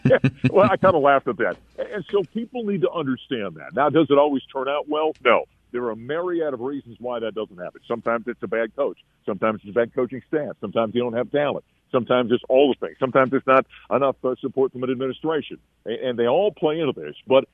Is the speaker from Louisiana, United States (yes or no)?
no; North Dakota, United States; around the state of North Dakota, my home state